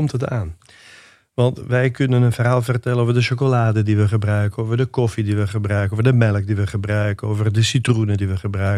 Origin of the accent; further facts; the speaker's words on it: Liguria, Italy; ik kom uit Ligurië.